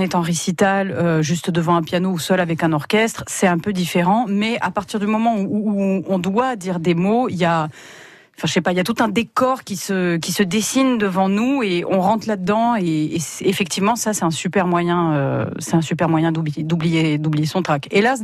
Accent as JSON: {"language": "French", "town": "Corte", "region": "Corsica", "country": "France", "said": "je viens de Corte, que je suis née en Corse"}